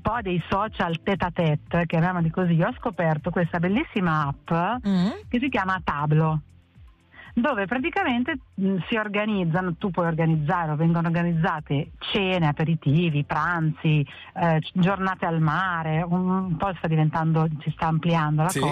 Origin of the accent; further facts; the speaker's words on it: Milan, Lombardy, Italy; io sono milanese, vivo lì da 25 anni.